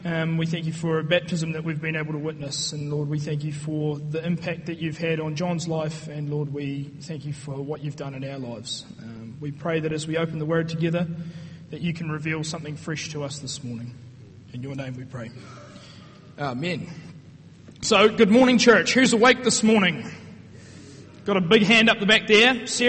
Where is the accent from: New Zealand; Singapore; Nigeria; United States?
New Zealand; I'm not too sure, but as Kiwis, we get a deep sense of conviction, and our pride instantly goes on the line when our boys in black run out to play that game of footy.